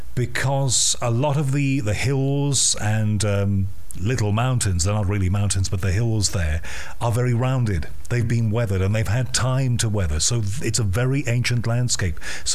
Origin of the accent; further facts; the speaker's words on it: United Kingdom; now in South Africa; speaking as a Brit in South Africa now